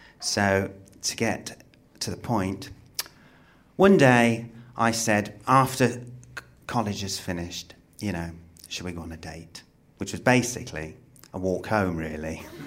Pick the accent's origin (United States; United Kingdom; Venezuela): United Kingdom; Midlands; So we bonded, because I was from the Midlands as well.